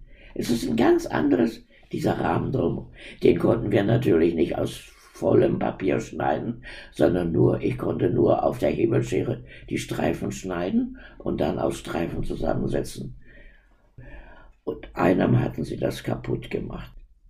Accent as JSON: {"language": "German", "region": "East Germany", "country": "Germany", "accent": "Berlin", "said": "Ich wollte ja gut sein als Ossi. Man musste gut sein als Ossi. Und man musste Deutsch sprechen, Hochdeutsch, kein Berliner, kein Sächsisch oder so."}